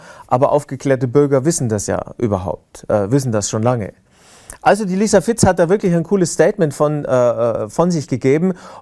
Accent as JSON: {"language": "German", "town": "Munich", "region": "Bavaria", "country": "Germany", "said": "euch vielleicht ja wissen, ich komme ja aus München."}